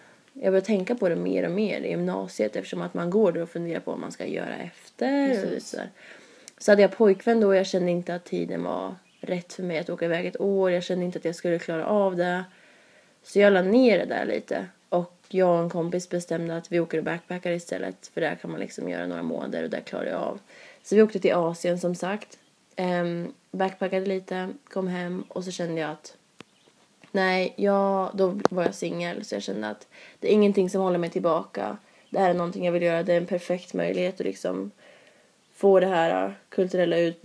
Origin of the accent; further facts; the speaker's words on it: Norrköping, Östergötland, Sweden; Jag är 20 år. Fyller 21 nu i oktober. Jag kommer ursprungligen från Norrköping. Som är en stad åt andra hållet från Stockholm för mig då. Söder om Stockholm 2 timmar.